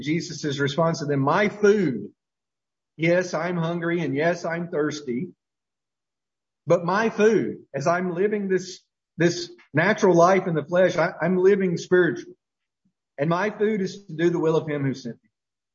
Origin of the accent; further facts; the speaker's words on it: Winfield, Alabama, United States; born there; I was born in Winfield, Alabama, to a woman named Mary